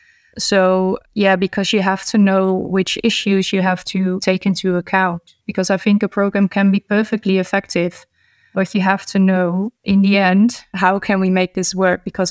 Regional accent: Netherlands; So, I come from the Netherlands, and here we have implemented a physical activity program for cancer survivors in 14 GP practices.

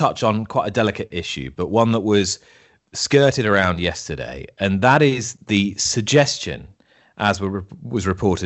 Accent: Ireland; Speaking as an Irish person who has grown up steeped in raising, breeding, racing, riding, training horses

